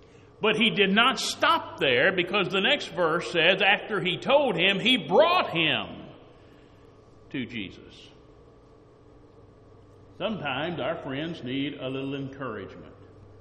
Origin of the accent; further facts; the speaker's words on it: Northport, Alabama, United States; now in Daphne, United States; Now, I grew up in West Alabama. I grew up in Northport all of my life, except for the time that I was away at school until I moved to Daphne in 2001.